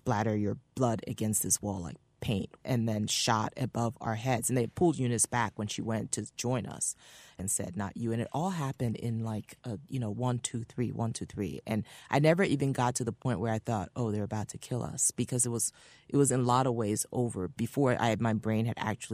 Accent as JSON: {"language": "English", "country": "Liberia", "tie": "born or raised there", "said": "Growing up in Liberia, being Congo meant you were the elite."}